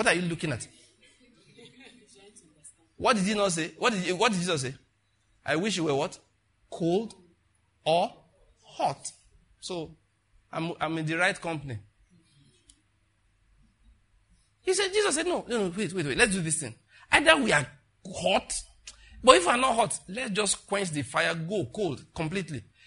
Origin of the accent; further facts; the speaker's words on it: Western Nigeria, Nigeria; Really, at least, I grew up in Western Nigeria.